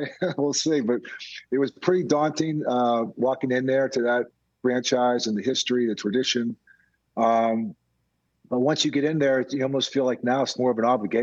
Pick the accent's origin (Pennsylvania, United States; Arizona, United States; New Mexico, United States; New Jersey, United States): Pennsylvania, United States; Pittsburgh; I ended up going back to my hometown in Pittsburgh.